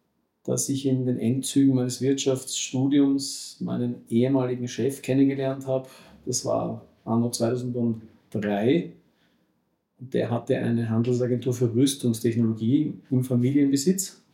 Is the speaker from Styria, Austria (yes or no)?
no; Salzburg, Austria; born there; bin eigentlich zwar geboren in Salzburg, aber fühle mich als Wiener und Salzburger, sagen wir so.